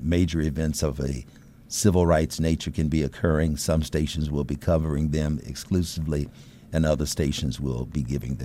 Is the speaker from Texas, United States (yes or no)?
no; Cincinnati, Ohio, United States; But yes, indeed, I grew up in Cincinnati, Ohio.